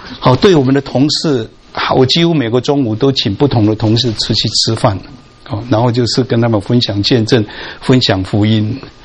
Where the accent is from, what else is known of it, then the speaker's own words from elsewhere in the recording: Taiwan; moved away as an adult; now in United States; 我那年刚好60岁了，想到第一个30年，我在台湾出生长大，不认识神，从来没有听过完备的福音。也没有去过礼拜堂，但是神让我在我31岁在美国信主，把我带到美国